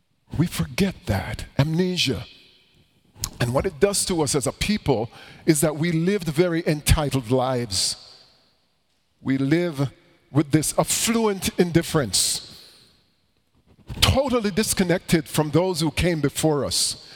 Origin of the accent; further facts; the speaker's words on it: Jamaica; born there; I was born in Jamaica.